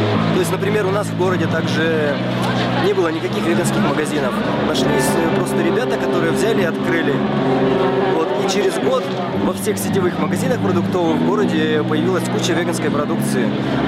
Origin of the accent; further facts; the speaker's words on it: Saint Petersburg, Russia; Нет, мы из Питера.